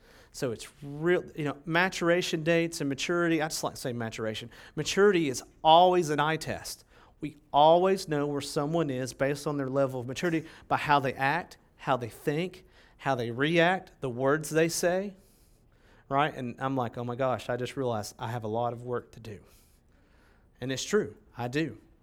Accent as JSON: {"language": "English", "region": "Tennessee", "country": "United States", "tie": "born there", "lives_now": "Texas, United States", "said": "I'm an American. I live in Texas, right? Although I'm a native Tennessean by birth"}